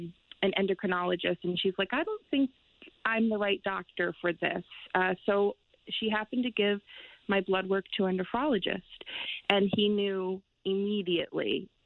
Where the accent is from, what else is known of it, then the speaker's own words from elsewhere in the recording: Middlebury, Connecticut, United States; I am 33, and I'm from Middlebury, Connecticut.